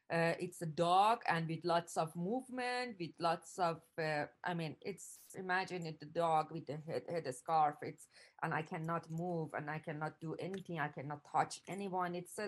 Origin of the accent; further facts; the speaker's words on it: Iran; now in Canada; I came to Canada, in my mind, I couldn't think about that I can do this kind of role, because I grew up in Iran.